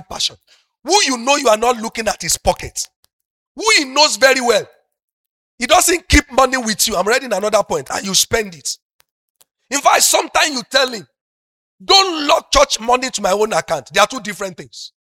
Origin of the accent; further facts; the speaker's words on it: Nigeria; first language Yoruba; English is a second language; excuse me sir I'm a Yoruba guy when the work has finished English will say it's play that remain abi but let me speak my mother language